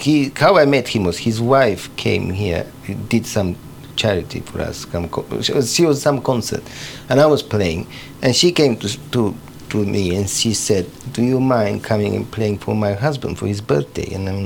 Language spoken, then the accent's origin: English; Russia; because I grew up in Russia